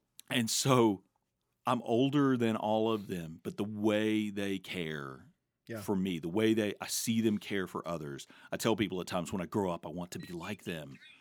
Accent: Georgia, United States; And so my parents first, growing up in Georgia.

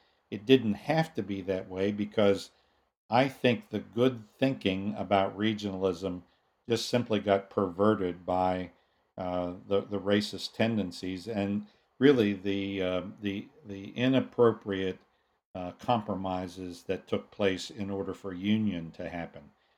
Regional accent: West Virginia, United States; now in New York City, United States; having been born and raised in West Virginia, that I'm now the bishop of New York City.

